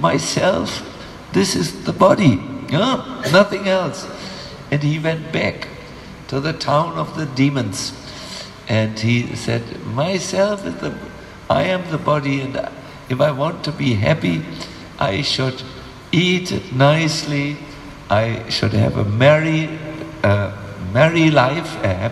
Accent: India; because we are from India, we have difficulty to concentrate.

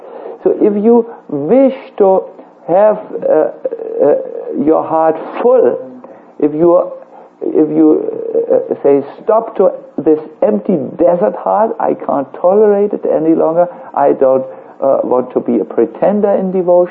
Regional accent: Germany; English is a second language; I come from Germany.

